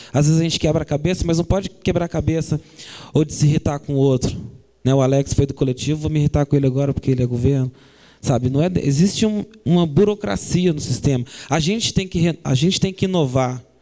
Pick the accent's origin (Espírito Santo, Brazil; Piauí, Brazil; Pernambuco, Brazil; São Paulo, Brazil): Espírito Santo, Brazil; Venho do Espírito Santo, amém.